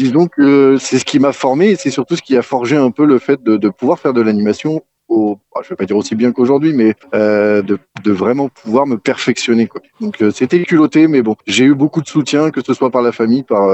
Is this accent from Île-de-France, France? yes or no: yes; Île-de-France, France; de base, je suis originaire de Seine-et-Marne.